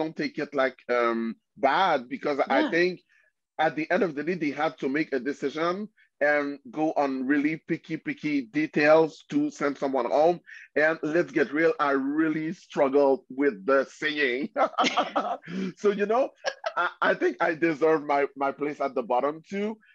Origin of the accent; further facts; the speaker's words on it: Quebec City, Quebec, Canada; So first, and we are two people from Quebec City.